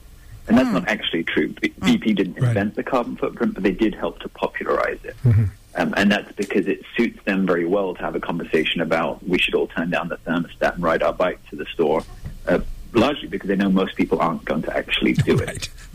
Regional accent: England, United Kingdom; Well, firstly, I'm English enough to consider beer somewhat of a necessity.

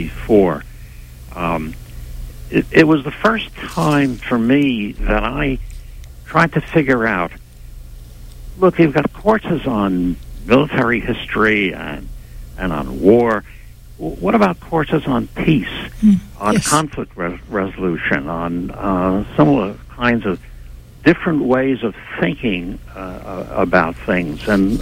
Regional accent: New York City, New York, United States; I grew up in New York City, but in my part of Manhattan and Washington Heights, it was entirely white

